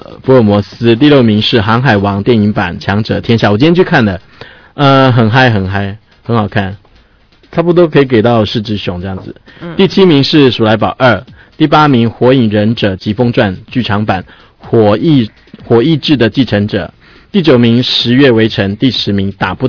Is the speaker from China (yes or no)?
no; Taiwan; 我们台湾这边